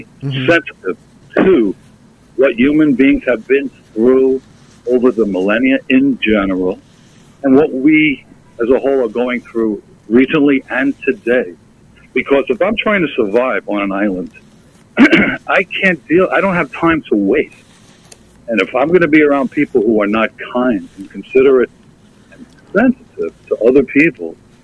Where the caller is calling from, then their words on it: New York, United States; from Nassau County, New York.